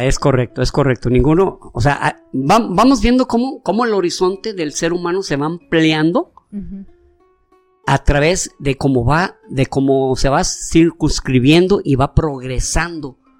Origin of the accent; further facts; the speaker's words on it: Mexico; Es como, bueno, si yo como mexicano exalto a, por ejemplo